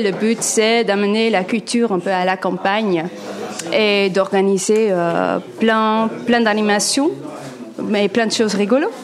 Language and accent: French; Netherlands; French is a second language; je viens du Pays-Bas et je fais mes études aux Pays-Bas, donc une école des beaux-arts